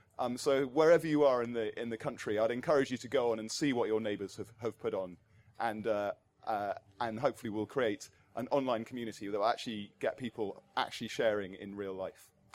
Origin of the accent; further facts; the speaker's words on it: London, United Kingdom; I'm from London, from Hammersmith.